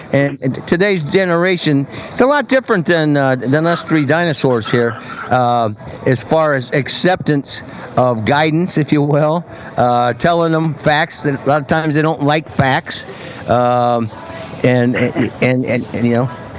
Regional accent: Midwest, United States; I'm from Midwest, obviously.

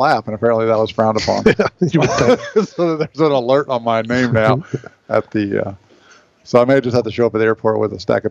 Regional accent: United States; I, as an American, in order to become a Brazilian national, I have to denounce my U.S. citizenship to become Brazilian.

